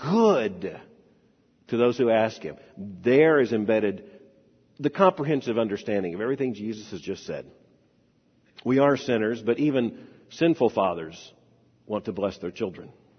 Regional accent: Lakeland, Florida, United States; born there; She mentioned I was born in Lakeland, Florida.

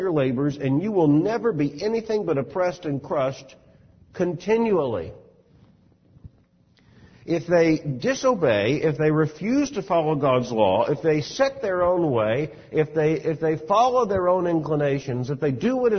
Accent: Florida, United States; Again, growing up in Florida, this was a very real concern.

